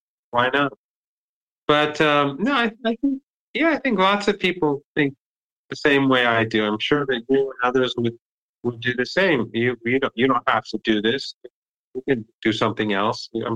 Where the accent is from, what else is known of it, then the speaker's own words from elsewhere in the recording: Iran; also born or lived in Richmond, Virginia / Ohio; I was born in Richmond, Virginia, and for 6 years, my parents moved to Ohio. And when the revolution happened, we moved back to Iran. And so I've lived in Iran ever since then